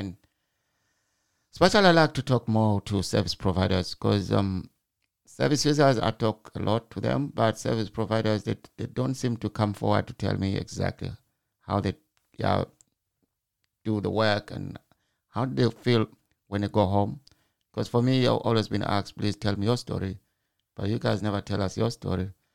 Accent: Zimbabwe; And some other places like me, I'm from Zimbabwe.

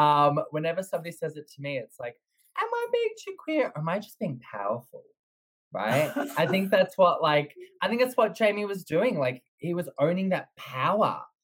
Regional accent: Dandenong, Victoria, Australia; I'm born and raised in Dandenong, so I'm a little bit rough around the edges.

